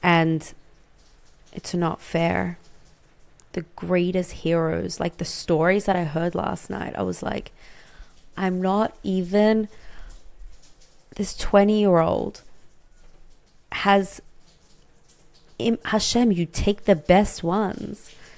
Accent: Sydney, New South Wales, Australia; I grew up in Sydney

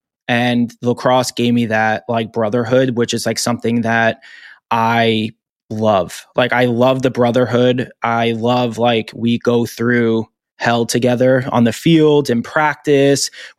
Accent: Long Island, New York, United States; I'm on Long Island. My whole family's from Long Island. I grew up on Long Island. I travel like around, obviously, to a few places, but my home base, I always tell people, is New York, Long Island.

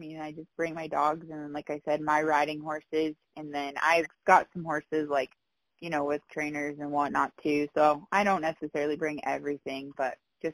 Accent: Wyoming, United States; also born or lived in Montana; I am from Wyoming, so I do have a Wyoming area code number. That's where I grew up. Life kind of took me everywhere. I ended up in Montana in 2020 during COVID

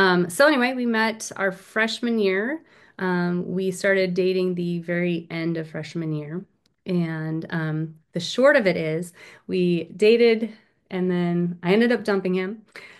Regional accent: Washington, United States; that's about where I grew up, north of Seattle in a small town.

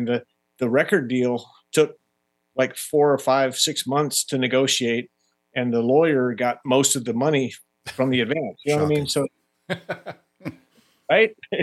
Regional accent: Florida, United States; Like I said, I grew up in Florida, and then we'd play gigs all around the South, the Carolinas and Georgia and all that.

